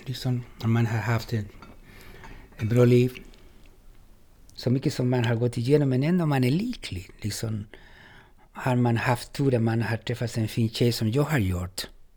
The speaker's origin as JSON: {"language": "Swedish", "town": "Tyringe", "region": "Skåne", "country": "Sweden", "said": "Jag känner mig också från Tyringe när de frågar"}